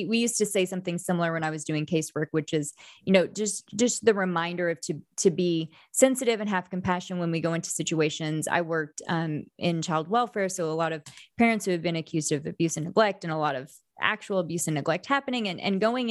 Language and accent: English; Bible Belt, United States; growing up in the Bible Belt, primarily in white evangelical spaces